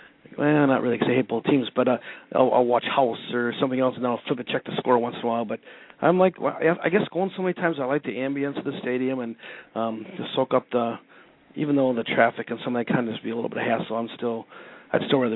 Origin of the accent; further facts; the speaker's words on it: Wisconsin, United States; I grew up in Wisconsin, so I'm originally a Packer fan, so I follow them more.